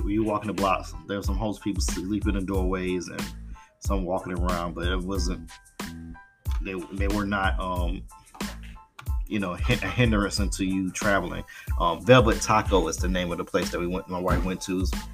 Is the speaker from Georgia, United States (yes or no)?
yes; Atlanta, Georgia, United States; which will not be rated because I'm from Atlanta. And I'm pretty familiar with a lot of places in Atlanta